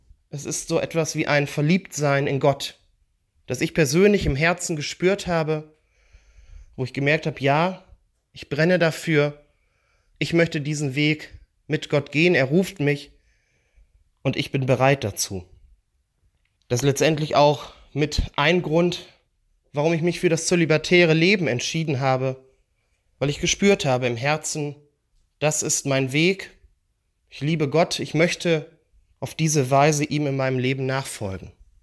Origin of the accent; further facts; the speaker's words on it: Georgsmarienhütte, Lower Saxony, Germany; Wir hatten in meiner Heimatgemeinde in Georgsmarienhütte durchweg gute Heimatkapläne.